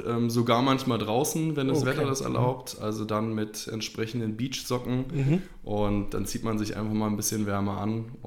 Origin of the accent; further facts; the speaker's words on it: Berlin, Germany; Ich komme also eigentlich gebürtig aus Berlin, lebe da auch oder habe da viele Jahre gelebt und dann in Potsdam nebenbei studiert